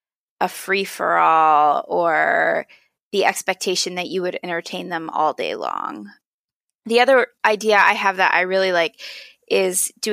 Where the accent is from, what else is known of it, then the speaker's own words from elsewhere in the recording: Pennsylvania, United States; When I was a kid, I grew up in Pennsylvania.